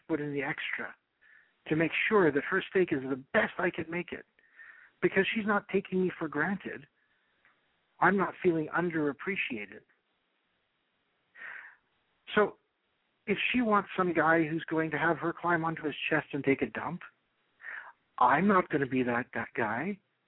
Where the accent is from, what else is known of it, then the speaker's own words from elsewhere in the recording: Toronto, Ontario, Canada; Okay. Let me first say, I'm from Toronto, Canada